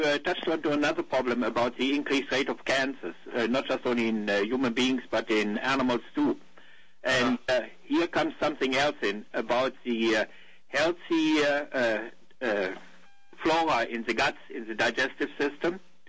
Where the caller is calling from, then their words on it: New Brunswick, Canada; I'm calling you from Canada, from New Brunswick, from the East Coast.